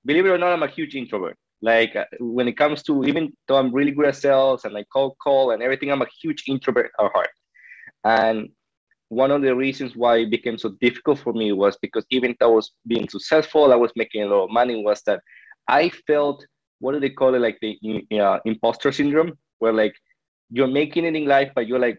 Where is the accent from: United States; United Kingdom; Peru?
Peru; So, you know, I grew up in Peru. I didn't grow up with much. It was just me and my grandfather and my grandma.